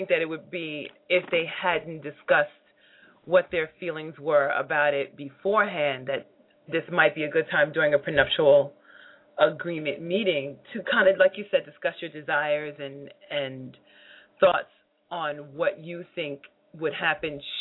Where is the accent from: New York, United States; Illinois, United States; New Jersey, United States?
New York, United States; I'm from New York, so I want to hear this.